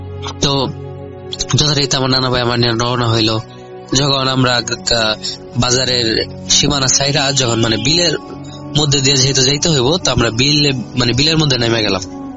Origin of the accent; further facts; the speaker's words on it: Hossainpur, Dhaka Division, Bangladesh; also born or lived in Gazipur; আমার গ্রামের বাড়ি কিশোরগঞ্জ জেলার হোসেনপুর থানা লাখটিয়া গ্রামে।